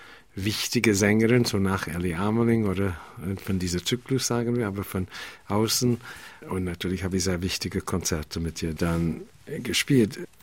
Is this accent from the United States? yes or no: yes; United States; German is a second language; moved away as an adult; now in Vienna, Austria; gestatten Sie mir bitte, dass ich mich vorstelle, bin Amerikaner, wohne seit 2 Jahren in Wien und möchte Liedbegleiter sein.